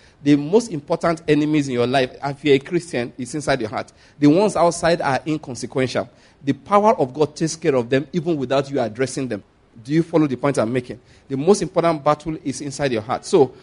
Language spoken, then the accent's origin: English; Nigeria; Now, I'm speaking because I'm a Nigerian.